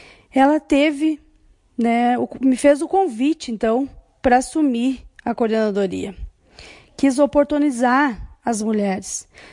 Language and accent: Portuguese; Barros Cassal, Rio Grande do Sul, Brazil; natural de Barros Cassal, filha de agricultores, vim lá do interior, então, do Pontão do Ópio, interior de Barros Cassal.